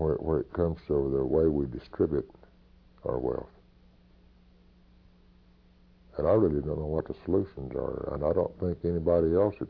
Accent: Oklahoma, United States; born there; now in California, United States; I'm a Californian by choice. And I certainly have no regrets at having been born in Oklahoma either.

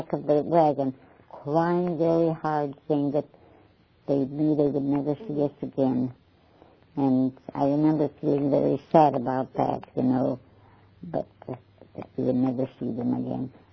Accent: St. Louis, Missouri, United States; St. Louis, well, of course we come from St. Louis, but we lived in the ghetto in St. Louis, on Wash Street.

